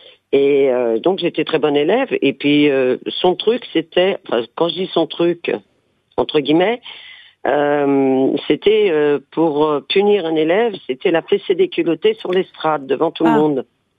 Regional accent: Savigny-sur-Braye, Centre-Val de Loire, France; j'ai 55 ans. Et je vous parle d'une anecdote de mon enfance quand j'étais en CE1, CE2, dans Loir-et-Cher, à Savigny-sur-Braye.

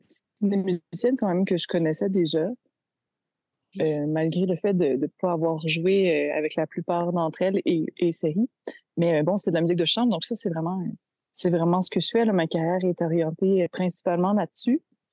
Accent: Montreal, Quebec, Canada; de tous mes projets à Montréal. C'est là que je réside, c'est là où j'ai grandi.

